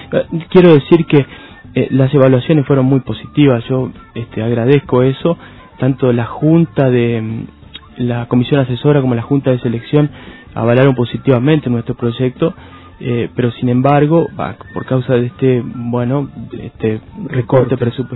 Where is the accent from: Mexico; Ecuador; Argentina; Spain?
Argentina; Reconquista, Santa Fe; moved away as an adult; Yo soy santafesino, del interior de Santa Fe. Hice mi formación elemental en la ciudad de Reconquista, en el norte santafesino. Después estudié biotecnología en Ciudad de Santa Fe. Y después de eso me voy al interior de San Pablo, una ciudad que se llama Campinas